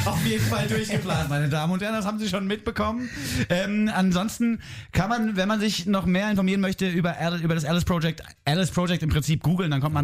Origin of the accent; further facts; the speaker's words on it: Frankfurt, Hesse, Germany; born there; Ich bin ja in Frankfurt geboren und ich kenne die hässliche Zeit.